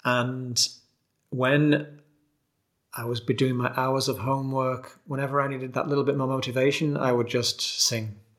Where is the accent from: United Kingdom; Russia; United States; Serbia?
United Kingdom; England; also born or lived in Japan / Thailand; I grew up in England, but I also studied French and Italian. So I'd sung in those languages. I'd lived in Japan and Thailand